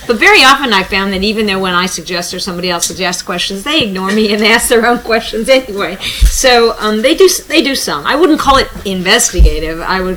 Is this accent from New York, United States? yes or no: yes; Rochester, New York, United States; I go home, I was born in Rochester.